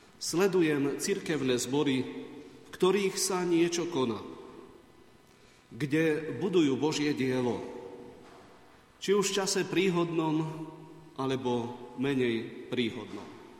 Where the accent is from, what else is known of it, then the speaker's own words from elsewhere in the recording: Žilina Region, Slovakia; nie v Turcii, v tej druhej časti, odkiaľ pochádzam